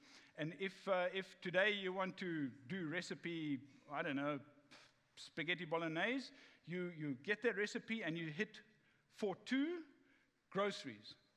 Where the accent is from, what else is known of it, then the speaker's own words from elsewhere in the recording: Welkom, Free State, South Africa; now in Cape Town, South Africa; where we grew up in Welkom in the Free State, there are two English schools.